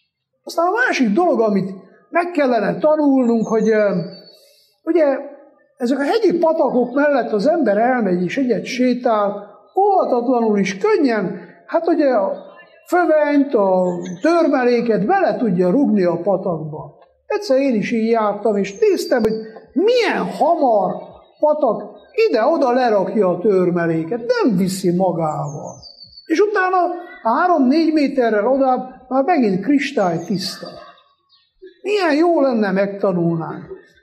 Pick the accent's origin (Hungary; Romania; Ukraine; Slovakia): Romania; Székely Land; de Székelyföldön, ahol én felnőttem, lépten nyomon vannak ilyen patakok